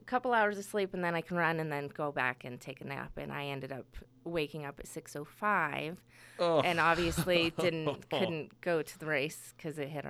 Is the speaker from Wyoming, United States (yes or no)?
yes; Wyoming, United States; Wyoming, we're from Wyoming.